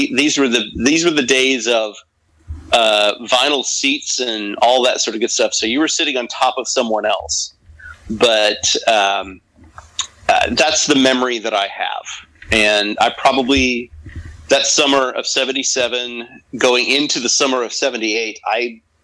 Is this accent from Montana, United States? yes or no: no; Dallas, Texas, United States; a lot of the movie theaters back then in the Dallas area, especially I grew up in North Dallas, and you had the neighborhood theaters